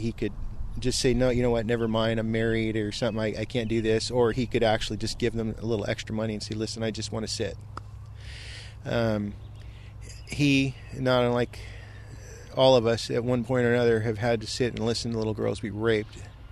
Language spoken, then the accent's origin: English; Scotland, United Kingdom; I always tend to seek out shade just because I'm terminally Scottish.